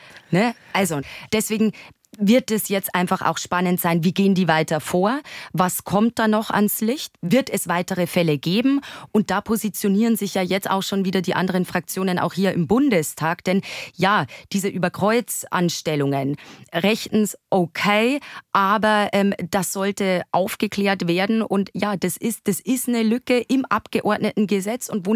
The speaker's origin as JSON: {"language": "German", "region": "Bavaria", "country": "Germany", "said": "vielleicht auch in mein Heimatbundesland Bayern"}